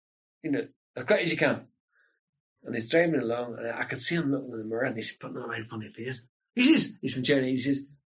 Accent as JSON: {"language": "English", "region": "Northern Ireland", "country": "United Kingdom", "said": "I went to England and I says … from Northern Ireland"}